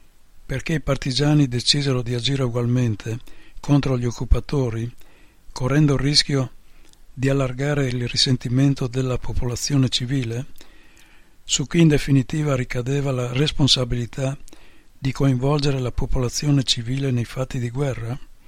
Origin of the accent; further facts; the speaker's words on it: Turriaco, Friuli-Venezia Giulia, Italy; Io ho aperto un negozietto di abbigliamento qua a Turiaco, al mio paese. Sono stata sempre qua in silenzio.